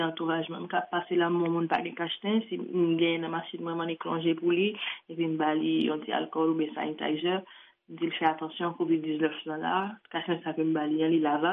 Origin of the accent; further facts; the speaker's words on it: Haiti; moi-même en tant que haïtienne, j'ai un des bagages que j'ai remarqué dans le circuit, dans le fonctionnement nous-mêmes en Haïti.